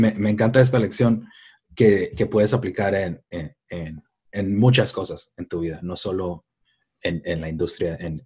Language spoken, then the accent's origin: Spanish; Tijuana, Baja California, Mexico; Yo soy de México, yo crecí en Tijuana. Hablo inglés desde chiquito, desde que tenía como 6 años en la escuela me enseñaban.